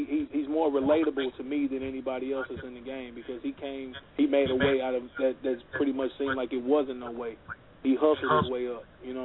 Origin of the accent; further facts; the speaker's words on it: East St. Louis, Illinois, United States; And also, I'm from East St. Louis. I don't know if y'all ever been here, but you can Google it, look it up.